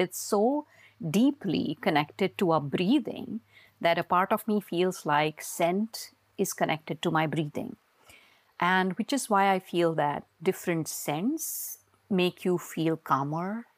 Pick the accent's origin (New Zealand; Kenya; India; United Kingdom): India; also born or lived in Mumbai; now in United States; But that's where I grew up in India. Then I moved to Mumbai and I lived most of my working life in Mumbai and obviously traveled through work in different cities. And then, I came to the US after I got married.